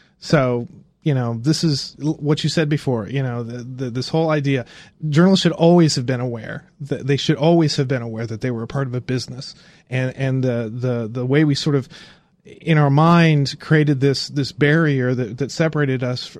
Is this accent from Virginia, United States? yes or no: no; Indiana, United States; I grew up in Indiana.